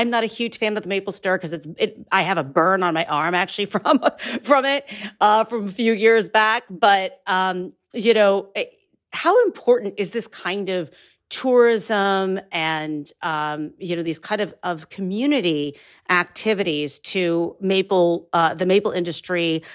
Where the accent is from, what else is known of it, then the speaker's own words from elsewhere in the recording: Ohio, United States; Now, since I come from Ohio maple country, we have doubled the Ohio maple on this episode.